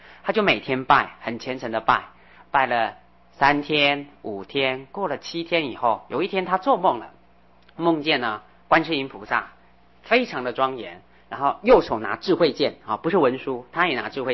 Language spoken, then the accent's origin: Chinese; Taiwan; first language Hakka; 我多年前在新竹啊，我的母语是客家话，我可以用客家话讲经，而且讲得非常流利。